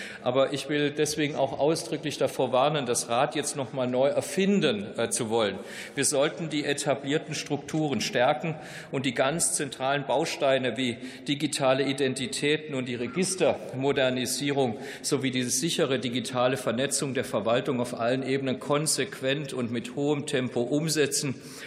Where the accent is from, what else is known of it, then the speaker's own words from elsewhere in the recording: Baden-Württemberg, Germany; leider ist ja mein Heimatbundesland Baden-Württemberg das Schlusslicht.